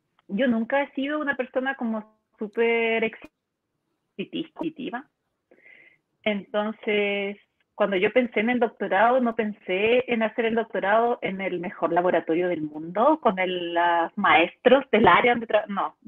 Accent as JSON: {"language": "Spanish", "town": "Coyhaique", "region": "Aysén", "country": "Chile", "tie": "born or raised there", "said": "como crecí en Coyhaique, también había un parque nacional, una reserva nacional al ladito, que se llama Reserva Nacional Coyhaique"}